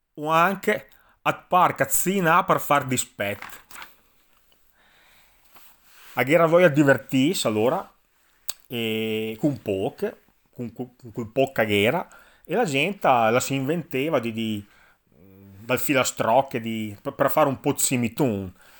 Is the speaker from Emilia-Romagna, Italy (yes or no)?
yes; Castelnuovo, Emilia-Romagna, Italy; Però io sono nato e cresciuto a Castelnuovo. Mia mamma è del mar, un paese sotto la Preda, e mio padre è alla bordo del Meuse, una borgata vicino a Rusan. In casa abbiamo sempre parlato al dialetto